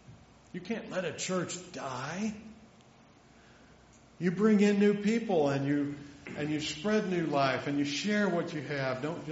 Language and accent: English; Bridgeport, United States; Anymore, I usually just say I'm from Bridgeport.